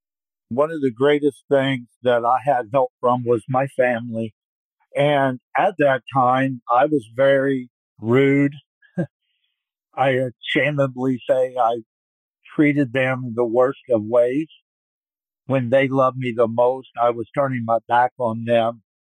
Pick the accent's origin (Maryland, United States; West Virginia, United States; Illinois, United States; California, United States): Illinois, United States; Quincy; I am from Quincy, Illinois, and I'm here today just to share my story.